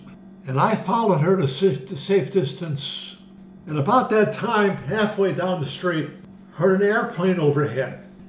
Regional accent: Lyndhurst, Ohio, United States; Lyndhurst, Ohio.

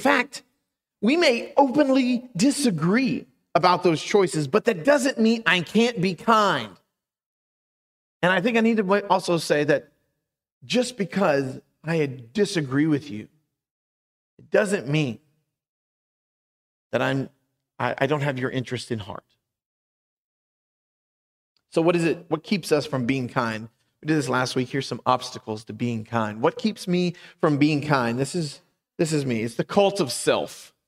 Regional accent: Southern US, United States; I grew up in the South, the deep, hot South.

